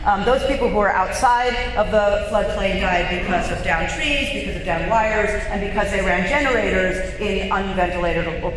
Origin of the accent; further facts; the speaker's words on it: New Jersey, United States; This is a picture I actually took in my hometown down on the Jersey Shore.